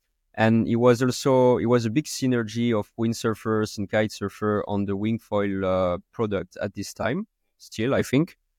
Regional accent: Nice, Provence-Alpes-Côte d'Azur, France; English is a second language; So I'm from Nice, basically, southeast of France.

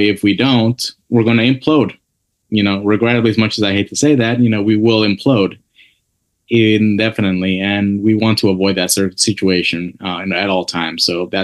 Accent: Mexico; I'm from Mexico in particular, right? So this is where it comes a little close to home.

